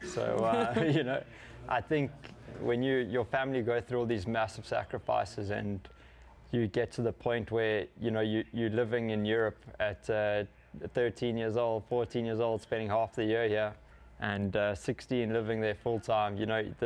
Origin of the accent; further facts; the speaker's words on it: England, United Kingdom; now in Andorra; there's not too many of us in Andorra that are sportsmen, and we're English